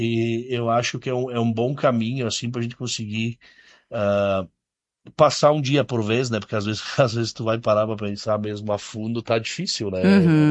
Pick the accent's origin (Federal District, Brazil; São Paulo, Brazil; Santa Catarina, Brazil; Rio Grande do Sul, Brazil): Rio Grande do Sul, Brazil; Bento Gonçalves; Eu sou cria da indústria também, sou aqui de Bento, me criei dentro do chão de fábrica